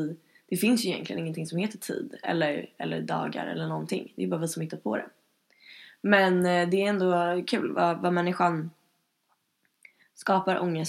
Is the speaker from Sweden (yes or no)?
yes; Gröndal, Stockholm County, Sweden; För det började med att jag växte upp i Gröndal med min far och mor och min syster.